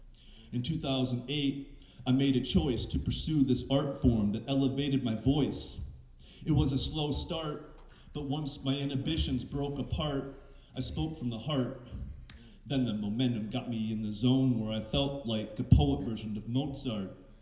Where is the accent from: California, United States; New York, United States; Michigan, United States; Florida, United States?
Michigan, United States; Mackinac Island; which can be translated to … I'm of the Turtle Clan, and I'm from Mackinac Island, Michigan.